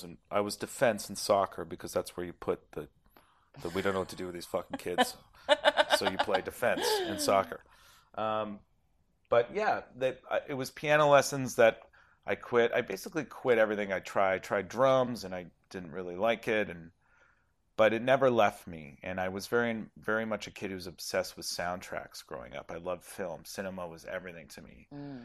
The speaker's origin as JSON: {"language": "English", "town": "Toronto", "region": "Ontario", "country": "Canada", "said": "obviously I'm from Toronto"}